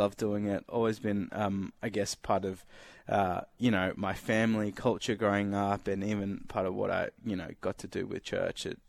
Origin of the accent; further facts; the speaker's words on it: Australia; I don't even think I say it right, you know, because I grew up in Australia.